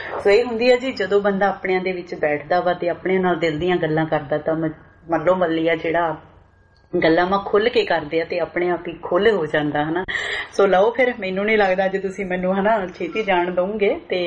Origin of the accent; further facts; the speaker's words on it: Jagraon, Punjab, India; ਮੈਂ ਜੀ ਲੁਧਿਆਣੇ ਤੋਂ ਹੀ ਆ, ਵੈਸੇ ਜਗਰਾਉਂ ਤੋਂ ਆ, ਆਪਾਂ ਜਗਰਾਉਂ ਵਾਲੇ ਹੁੰਦੇ ਆ